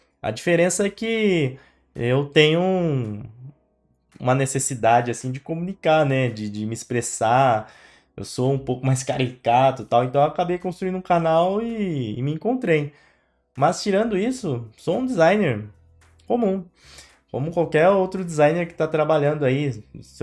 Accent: São Paulo, Brazil; Eu sou oriundo da periferia de São Paulo, família pobre

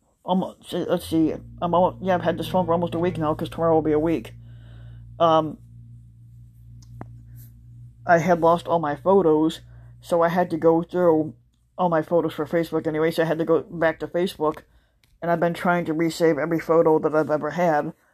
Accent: Ireland; I'm Irish. And my name in the Irish thing actually means king anyway, so when they call me king, that's actually they're calling me by my Irish name.

